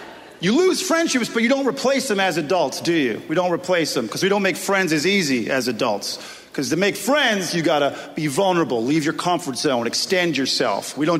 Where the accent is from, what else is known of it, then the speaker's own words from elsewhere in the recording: Newfoundland and Labrador, Canada; I'm from Newfoundland originally, everybody.